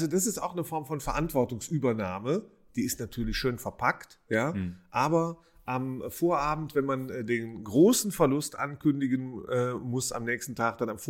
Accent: Rhineland, Germany; jemand aus dem Rheinland, aus meiner Heimat

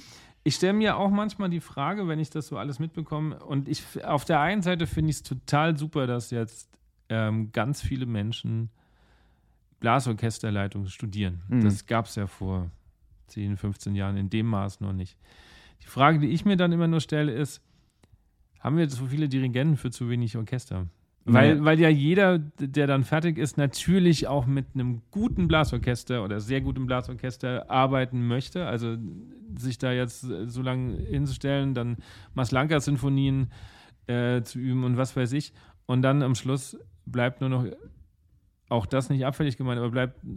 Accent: Bavaria, Germany; Also ich komme ja aus Bayern, das, was ich bis jetzt hier gehört habe, ist schon schwierig.

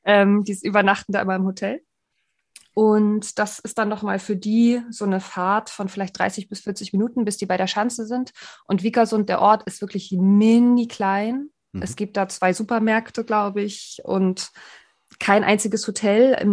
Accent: Greifswald, Mecklenburg-Vorpommern, Germany; Ich bin nämlich gebürtig aus dem Osten, aus Greifswald.

